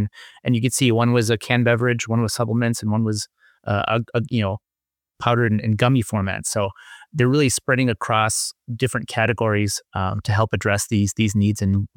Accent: Colombia; Women-owned, Colombian-owned. You know, I have to give it a little shout-out for my home country, of course.

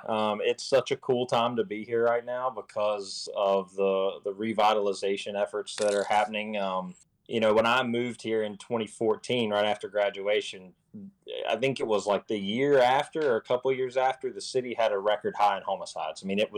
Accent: Virginia, United States; now in Danville, United States; No, I'm from Grayson County.

